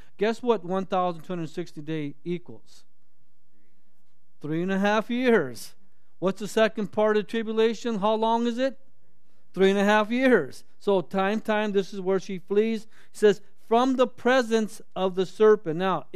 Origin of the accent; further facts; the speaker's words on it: Torrance, California, United States; I grew up in Torrance. Torrance is 22 square miles in diameter.